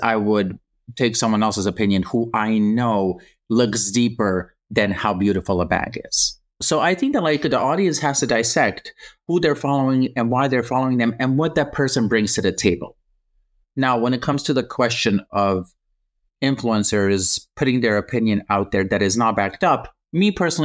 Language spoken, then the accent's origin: English; Croatia; like I grew up in Croatia.